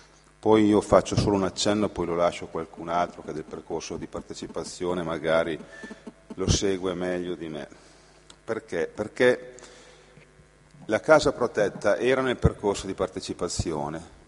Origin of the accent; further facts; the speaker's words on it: Rovereto, Trentino-Alto Adige, Italy; Io sono un amministratore, sono di Rovereto.